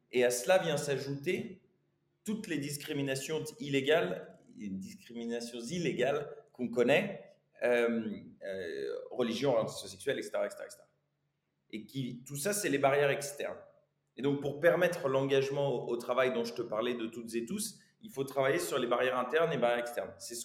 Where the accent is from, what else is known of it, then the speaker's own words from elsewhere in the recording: Beauvais, Hauts-de-France, France; moved away as an adult; also born or lived in Argentina / United Arab Emirates; donc j'ai 34 ans. Je viens de Beauvais. Dans le Nord, mon père est français, ma mère est égyptienne, sa famille italienne-libanaise.